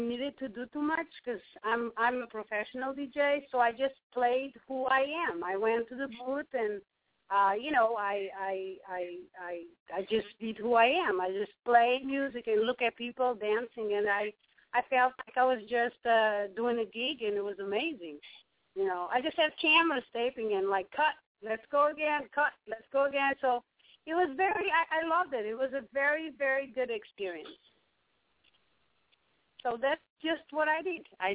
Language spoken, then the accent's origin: English; Portugal; English is a second language; moved away; But I came from Portugal, and I was never able to do something like this.